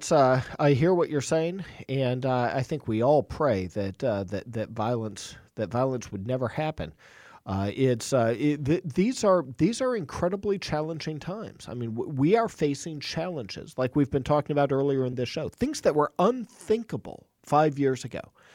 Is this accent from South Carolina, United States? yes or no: no; Indiana, United States; From my home state, the Hoosier State, the crossroads of America, the great state of Indiana.